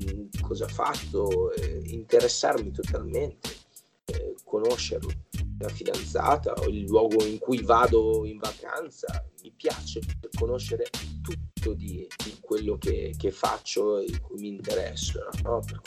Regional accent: Bologna, Emilia-Romagna, Italy; born there; ho 43 anni, sono nato in una famiglia X, sono nato a Bologna

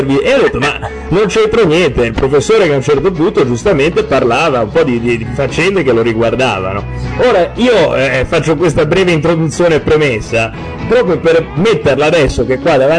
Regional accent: Liguria, Italy; domanda da ligure che ti ho già fatto nella passata trasmissione

